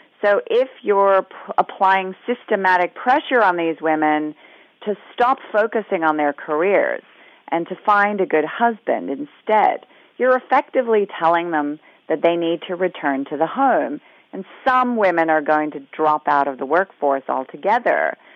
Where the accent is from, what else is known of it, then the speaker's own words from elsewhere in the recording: United States; I'm an American with a Chinese-American mother, and my mother raised me speaking Chinese.